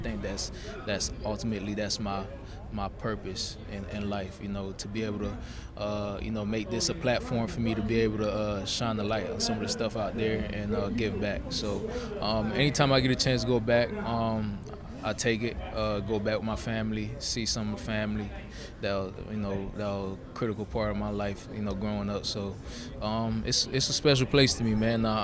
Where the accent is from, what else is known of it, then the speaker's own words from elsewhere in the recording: Haiti; English is a second language; now in Orlando, United States; You know, I learned French. You know, you speak French in school growing up in Haiti. Kind of lost touch of that a little bit, but I'm still pretty fluent with Creole.